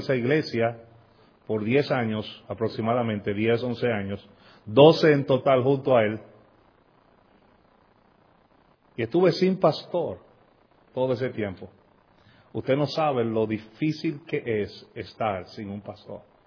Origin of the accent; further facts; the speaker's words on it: Lares, Puerto Rico; Lares, que es mi pueblo natal